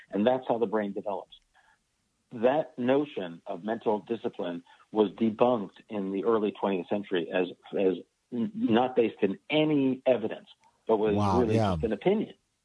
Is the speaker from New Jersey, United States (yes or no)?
yes; Stratford, New Jersey, United States; It was 1976. I was living in my hometown of Stratford, New Jersey, and I taught myself how to play guitar when I was 14 years old.